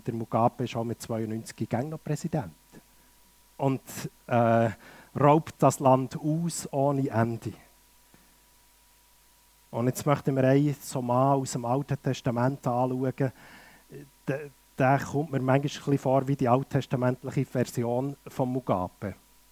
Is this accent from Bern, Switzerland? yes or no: yes; Bern, Switzerland; Ich komme aus Bern, bin seit 47 Jahren unterwegs